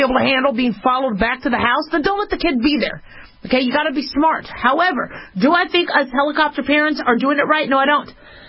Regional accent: Arizona, United States; also born or lived in Nevada; I didn't because I grew up in Arizona and Nevada. So, you know, we had a lot of cacti. We never had those big, beautiful trees like you guys have back east.

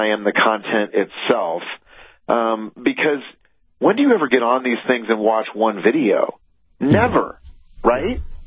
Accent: Iowa, United States; And okay, you know, I grew up in Iowa. Our house was almost destroyed by a tornado when I was 4

